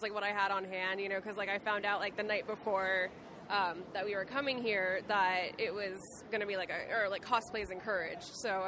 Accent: Redondo Beach, California, United States; I'm from Redondo Beach, California.

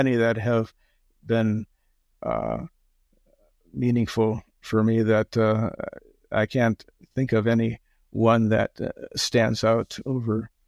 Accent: Florida, United States; I'm being from Florida. I'm freezing.

